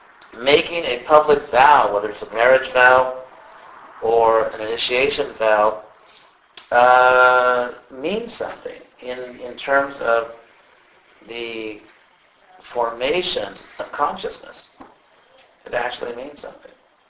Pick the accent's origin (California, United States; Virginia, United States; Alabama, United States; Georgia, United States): California, United States; I'm from Southern California, so I always meet actors there.